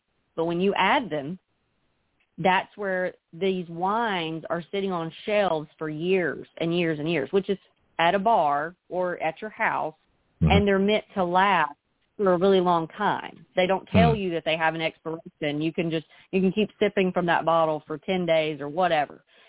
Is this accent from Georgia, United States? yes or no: no; Tuscaloosa, Alabama, United States; I think that's how you say it. I'm from the South, so I just look at the words.